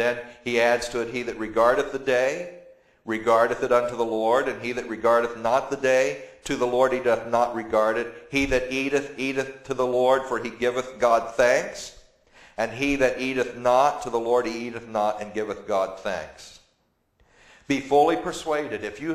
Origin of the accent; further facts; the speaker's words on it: United States; I told them I'm an American with a weak stomach here.